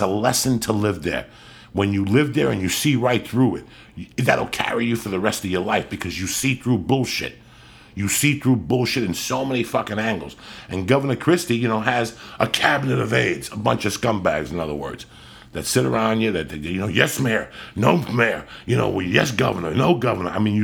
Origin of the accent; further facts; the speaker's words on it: North Bergen, New Jersey, United States; That's what I realized growing up in North Bergen, New Jersey.